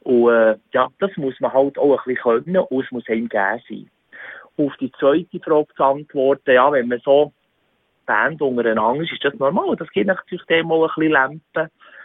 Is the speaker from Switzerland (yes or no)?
yes; Bern, Switzerland; Und weil wir halt einfach zu Bern daheim sind, bleiben wir halt unserem Dialekt, doch kann man sagen, dem wunderschönen Dialekt halt treu.